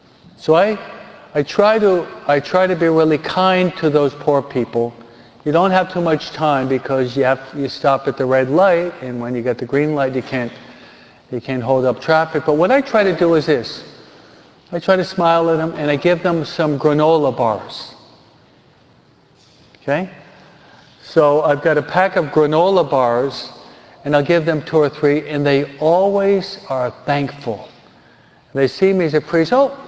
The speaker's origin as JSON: {"language": "English", "region": "New York", "country": "United States", "said": "Being a New Yorker, why am I not under the George Washington Bridge, you know?"}